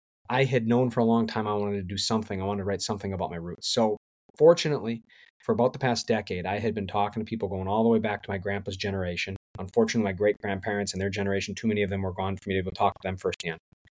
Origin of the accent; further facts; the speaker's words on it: Wisconsin, United States; So I grew up in Southwest Wisconsin, Sauk County, Driftless area.